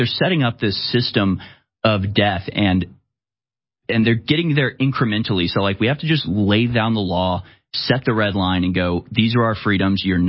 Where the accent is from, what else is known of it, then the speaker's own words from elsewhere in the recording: United States; We're American. You don't outrank us.